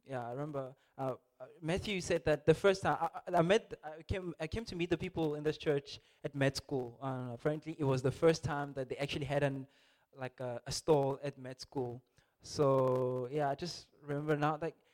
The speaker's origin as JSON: {"language": "English", "region": "Limpopo", "country": "South Africa", "said": "I'm from Limpopo, so you can imagine. It's completely different."}